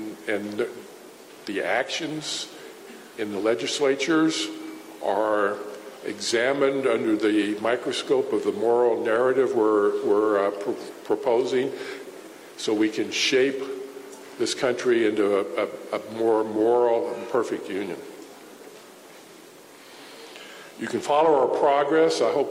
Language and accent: English; Chesapeake, Virginia, United States; I'm from Chesapeake. I'm part of the Virginia Poor People's Campaign